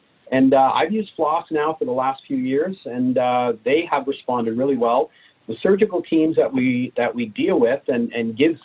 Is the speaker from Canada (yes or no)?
yes; Lindsay, Ontario, Canada; We've had a lot of NHL players come out of my small community, and it's been great for me because I grew up with them.